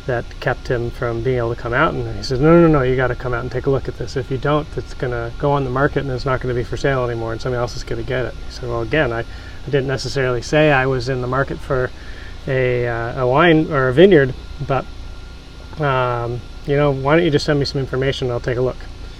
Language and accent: English; Princeton, New Jersey, United States; moved away as an adult; also born or lived in Ridgewood / New York; I was born in Ridgewood, New Jersey, mm-hmm. raised in Princeton, New Jersey. Uh-huh. I went to school in upstate New York and moved out to California in 2001.